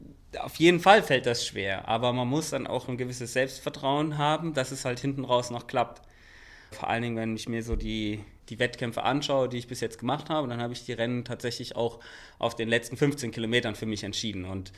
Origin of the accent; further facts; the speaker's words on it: Hesse, Germany; ich bin ja auch Hesse